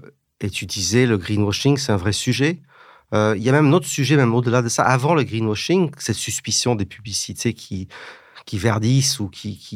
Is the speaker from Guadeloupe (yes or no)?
no; England, United Kingdom; moved away as an adult; now in France; j'ai un petit accent. Et puis, à 23 ans, j'avais vécu toujours en Angleterre, au Royaume-Uni, et j'ai décidé de venir en France, parce que je me suis dit, je suis quand même moitié anglais, moitié français, mais j'ai vécu toute ma vie en Angleterre.